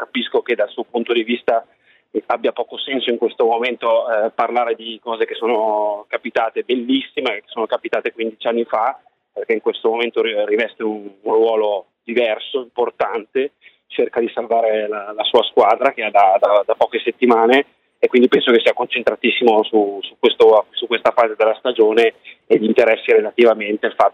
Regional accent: Como, Lombardy, Italy; perché insomma sono di Como, quindi seguivo tantissimo le partite

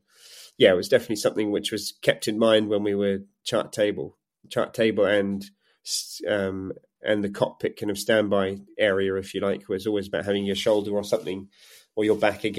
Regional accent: England, United Kingdom; I'm English, so I call it vulnerable.

